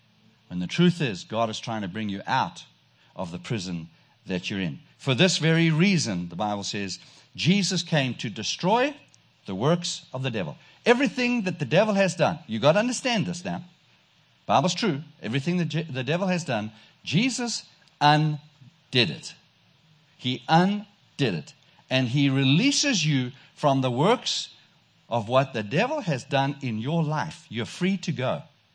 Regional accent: South Africa; you can tell I have a strange accent. But I was sent from South Africa to teach you how to speak.

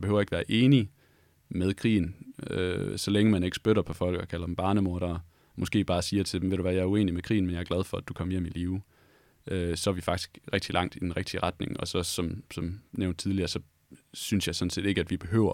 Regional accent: Aarhus, Central Denmark Region, Denmark; som jeg er aarhusianer, ikke? Hvis man har siddet på Aarhus stadion bare en enkelt gang, så ved man, hvordan det føles.

